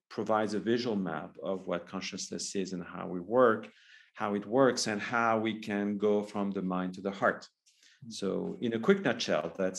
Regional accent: France; I'm originally from France, indeed. So that's the place my family is coming from. And I travel between LA, Bali, and Paris most of the time.

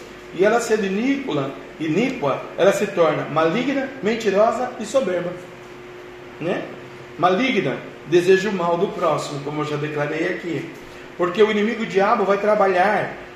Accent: Jussara, Brazil; Minha mãe me ensinava, eu sou muito pobre. Nasci e cresci no Jussara

